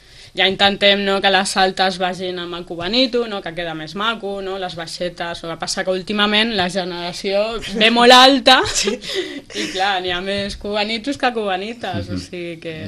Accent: Sitges, Catalonia, Spain; I de Sitges

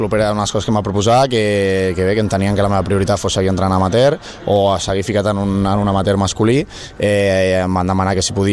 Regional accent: Sitges, Catalonia, Spain; Jo, al final, per sort, no m'he mogut mai de Sitges. Jo aquí estic super a gust, és el meu poble.

